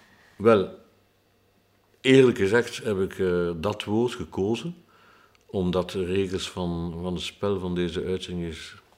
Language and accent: Dutch; Flanders, Belgium; heel onze geschiedenis door de Belgische staat zelf, als Vlaming.